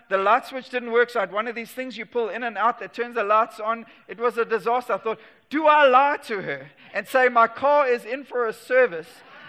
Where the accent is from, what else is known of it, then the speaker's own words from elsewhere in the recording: Durban, KwaZulu-Natal, South Africa; I'm from Durban.